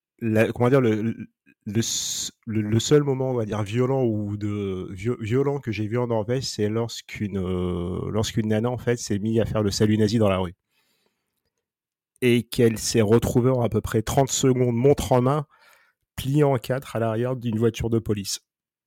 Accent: France; on vient de France tous les deux

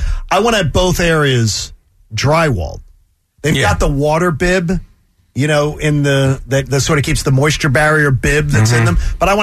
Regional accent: Lawrence Park, Pennsylvania, United States; moved away; When I left town, there was a ShopRite in Lawrence Park in my hometown.

